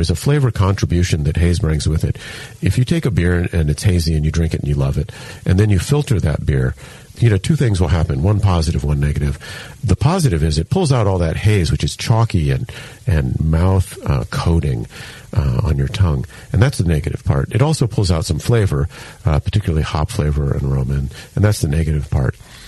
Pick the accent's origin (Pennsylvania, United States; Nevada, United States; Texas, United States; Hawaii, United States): Hawaii, United States; Hilo; you know, I grew up in Hilo, Hawaii, and a friend of mine, Bob, puts on the Hilo Beer Fest